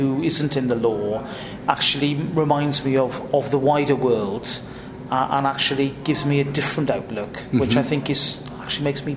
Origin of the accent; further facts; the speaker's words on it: Llanelli, Wales, United Kingdom; I'm from a place called Llanelli, which is right on the edge of the coalfield of industrial South Wales, an industrial town, a big tin plate town. Mm-hmm. I grew up amongst a forest of chimneys.